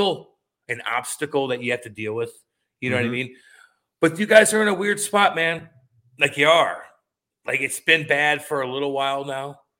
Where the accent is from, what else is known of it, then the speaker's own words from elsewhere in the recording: St. Louis, Missouri, United States; growing up in St. Louis, like I kind of, like everything was kind of, in the early 90s, hockey in St. Louis was, we had the rinks